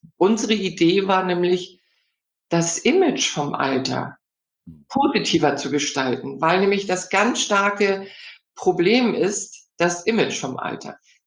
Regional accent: Hamburg, Germany; ich bin ja schon stolze 65 Jahre alt. Hab gelernt, ich komme ja aus Hamburg, was man in Hamburg so lernt, Im- und Exportkaufmann.

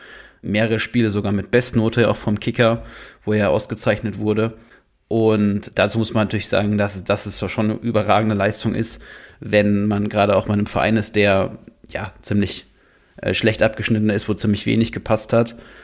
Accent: North Rhine-Westphalia, Germany; ich komme auch aus der Region Niederrhein.

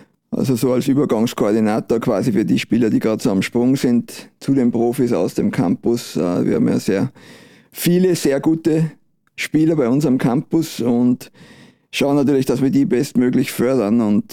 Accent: Tyrol, Austria; accent: Tyrolean; Ich bin ja in Tirol aufgewachsen, bin ein Tiroler, hört man, konnte nicht ablegen, aber passt gut, so ein bisschen Dialektpflege gehört auch dazu. Und bin in Tirol im Nachwuchs gewesen

